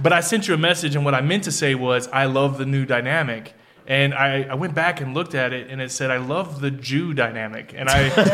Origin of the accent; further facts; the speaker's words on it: Pasadena, Texas, United States; Houston. I grew up in Houston, but Pasadena.